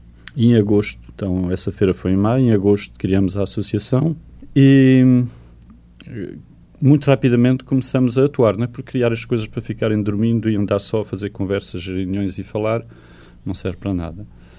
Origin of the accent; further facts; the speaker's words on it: Portugal; eu sou português, não conheço muita a literatura